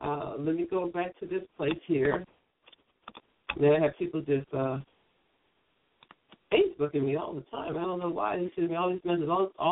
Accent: New York, United States; Liken it to myself when I was growing up in New York in the public schools. I love my public schools

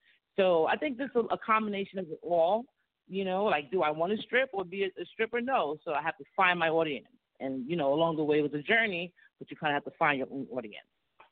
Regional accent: Bronx, New York, United States; But I'm from the Bronx, you know, born and raised.

